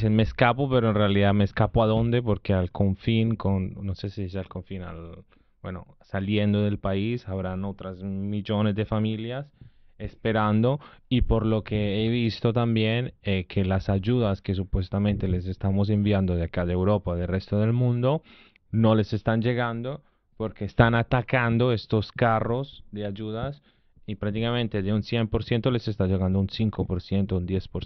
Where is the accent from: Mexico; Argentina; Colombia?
Colombia; cuando yo digo soy de Colombia